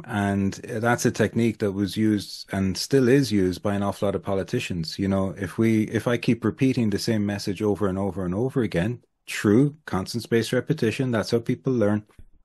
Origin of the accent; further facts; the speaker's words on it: Ireland; Particularly being Irish, back then, we have probably as a country got the least right, to be nationalistic or to be, Ireland first